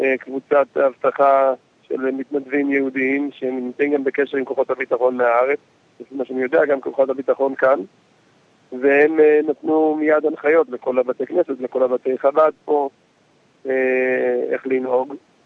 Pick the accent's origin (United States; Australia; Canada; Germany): Australia; Melbourne, Victoria; אני לא מסיני, אני ממלבורן, אני לא כל כך מכיר את האזור שבו זה קרה